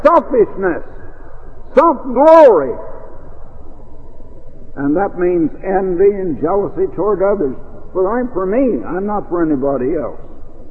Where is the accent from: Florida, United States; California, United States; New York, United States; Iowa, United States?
Iowa, United States; now in Oregon, United States; when we came out to Oregon in 1924 And when we came from Iowa, and when we arrived out in Oregon